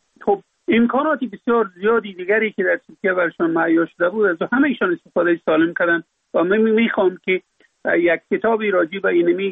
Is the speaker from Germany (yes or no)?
no; Afghanistan; در اونجا فقط من افغان هستم،